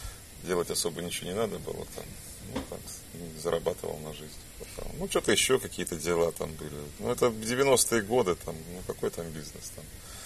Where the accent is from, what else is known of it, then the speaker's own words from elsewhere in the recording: Tomsk, Tomsk Oblast, Russia; also born or lived in Krasnoyarsk / Saint Petersburg; now in Amsterdam, Netherlands; Да, из Томска.